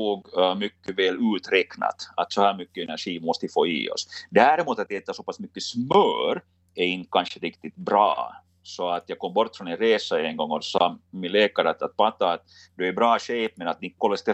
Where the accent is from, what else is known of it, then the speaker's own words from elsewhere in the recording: Finland; här hemma i Finland